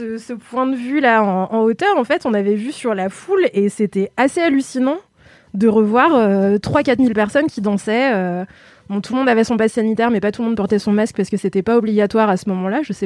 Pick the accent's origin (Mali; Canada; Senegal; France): France; Lyon, Auvergne-Rhône-Alpes; Alors, moi, je suis lyonnaise, on dit Ron.